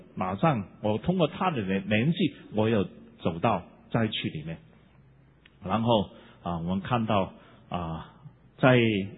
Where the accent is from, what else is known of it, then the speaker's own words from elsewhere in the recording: Hong Kong; now in China; 我说我是香港出生长大，我不是大陆出来的